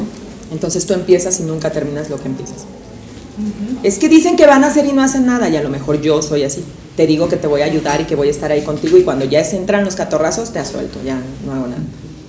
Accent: Apatzingán, Michoacán, Mexico; Resulta que en mi ciudad, yo soy de Apatzingán, Michoacán

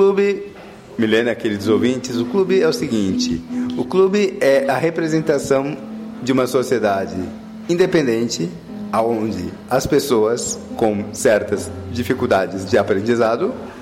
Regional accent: Rio de Janeiro, Brazil; Eu nasci no Rio de Janeiro, cidade completamente musical, bossa nova, MPB. E pra mim, passei 7 anos da minha vida, eu não costumo dizer que eu passei minha infância inteira no Rio, mas 7 anos já é uma grande coisa.

